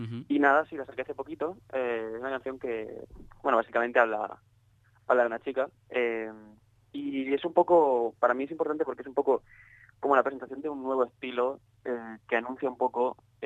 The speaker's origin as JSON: {"language": "Spanish", "town": "Murcia", "region": "Region of Murcia", "country": "Spain", "said": "El videoclip está filmado en Murcia, yo soy de Murcia."}